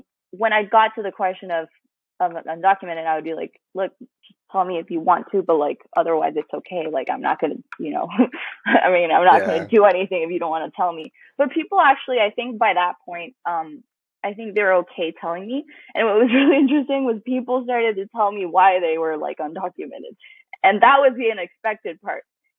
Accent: Costa Rica; also born or lived in Honduras; I was Central American, so I approached them and like I try to like chat people up and tell them like, oh, I'm from Costa Rica, lived in Honduras

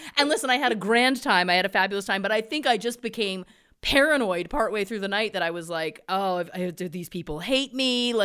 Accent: Ontario, Canada; Yes, I grew up outside of Toronto

